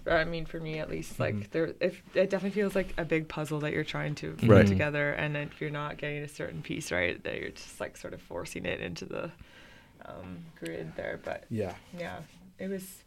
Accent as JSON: {"language": "English", "town": "North Spirit Lake First Nation", "region": "Ontario", "country": "Canada", "said": "Yeah, it's funny because so I'm Indigenous. I'm Anishinaabe from North Spirit Lake First Nation."}